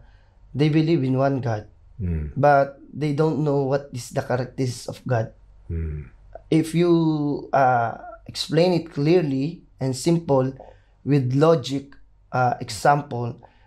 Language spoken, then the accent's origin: English; Philippines; English is a second language; I speak Arabic. I'm a Filipino.